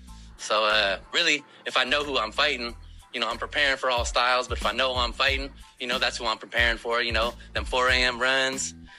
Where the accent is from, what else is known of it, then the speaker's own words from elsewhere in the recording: Portland, Oregon, United States; From Portland, Oregon.